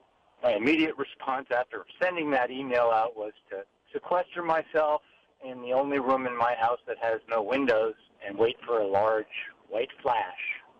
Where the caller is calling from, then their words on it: Honolulu, Hawaii, United States; I'm calling from Nu'uanu.